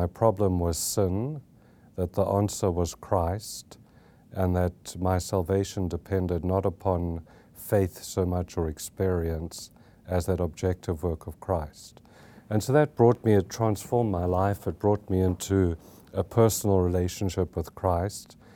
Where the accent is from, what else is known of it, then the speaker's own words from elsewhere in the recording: South Africa; Well, I grew up in South Africa, which I think is very significant for my journey. And I grew up in a nominally Christian home.